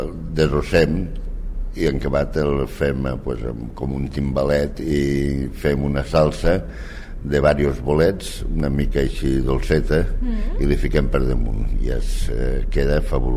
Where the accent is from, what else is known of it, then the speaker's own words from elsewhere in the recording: Rasquera, Catalonia, Spain; la faig al meu poble, que és a Rasquera.